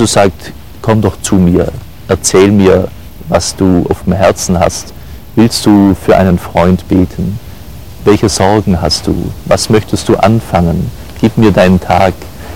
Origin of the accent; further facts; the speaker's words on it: Southern Germany, Germany; ich komme aus dem Süddeutschen